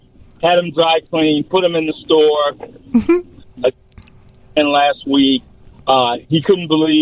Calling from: Chicago, Illinois, United States; Chicago, Illinois, South Side.

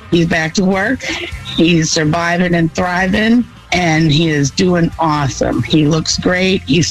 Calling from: Dayton, Ohio, United States; Hey, George … I'm calling from Dayton.

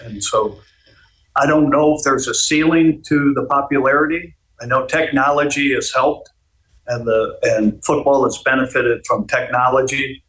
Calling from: Newport Beach, California, United States; I'm coming from Newport Beach, California.

